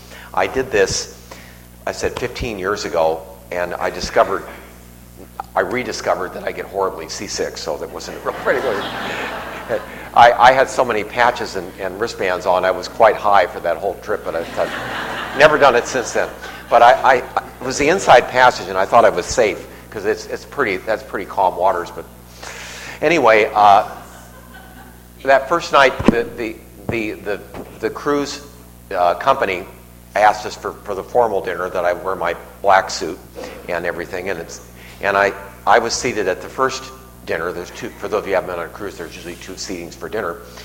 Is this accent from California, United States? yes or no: yes; Los Angeles, California, United States; I grew up in Los Angeles, and my junior high school and high school was so big